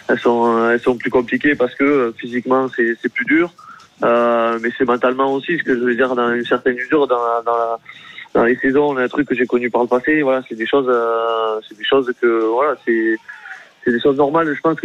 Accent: Mauléon, Nouvelle-Aquitaine, France; also born or lived in Oloron-Sainte-Marie; Ouais, je suis né à Oloron, mais j'ai toujours vécu à Mauléon.

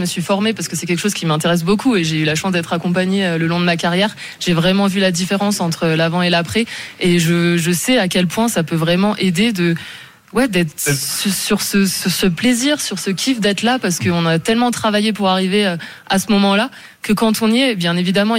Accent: Grenoble, Auvergne-Rhône-Alpes, France; Ouais, moi je suis de Grenoble, je suis pas très loin.

